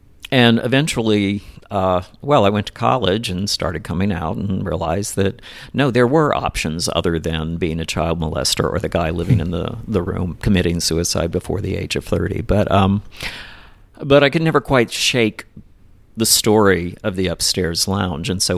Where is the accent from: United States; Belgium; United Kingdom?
United States; Metairie, Louisiana; I did, yes. And I grew up in Metairie, which was kind of the same suburban bubble